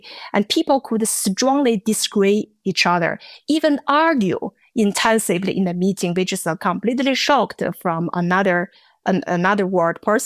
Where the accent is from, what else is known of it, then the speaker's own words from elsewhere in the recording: Beijing, China; I came from Beijing and working in the engineering environment in China where women were present.